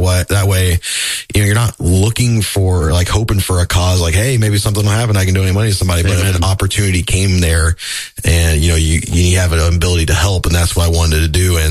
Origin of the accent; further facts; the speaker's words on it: Ansonia, Ohio, United States; Yeah, I grew up in Ansonia.